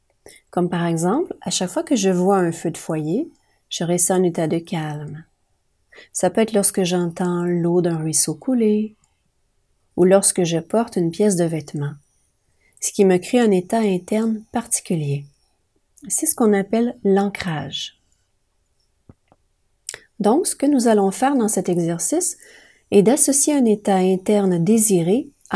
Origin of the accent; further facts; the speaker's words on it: Mont-Laurier, Quebec, Canada